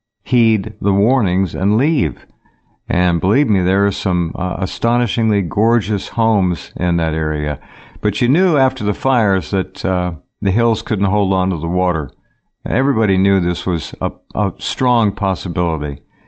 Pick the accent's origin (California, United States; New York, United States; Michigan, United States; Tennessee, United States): California, United States; Montecito; moved away; happens to be from my hometown. Before moving to the Northwest, I lived in Montecito, Santa Barbara, and know a lot of people down there and used to walk along Montecito Creek.